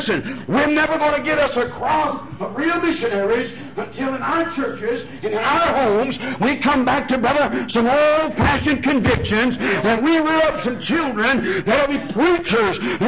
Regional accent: Detroit, Michigan, United States; Where I grew up down in Detroit, Michigan, when I was a young boy, it wasn't too safe then

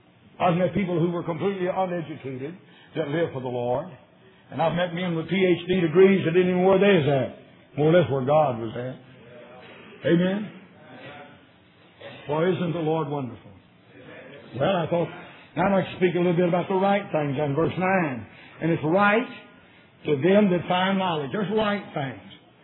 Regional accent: Cottage Grove, United States; I was raised in Cottage Grove, the roughest in the town that there was

